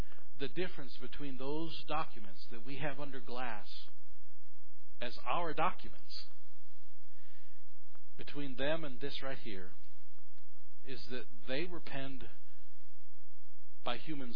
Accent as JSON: {"language": "English", "country": "United States", "said": "But as an American, I'm disappointed, and I do desire a better country."}